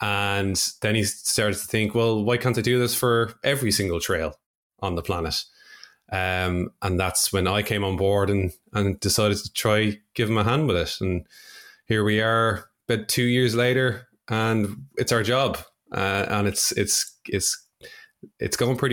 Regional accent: Dublin, Leinster, Ireland; I'm from Dublin in Ireland.

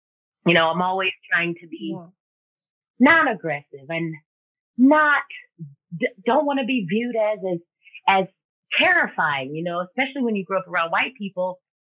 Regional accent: the South, United States; Yeah, but it's like, it goes against everything I was raised. I was raised in the South.

